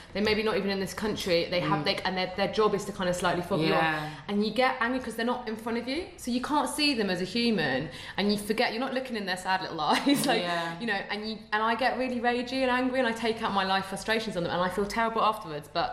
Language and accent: English; United Kingdom; I'm so sorry. We're so British.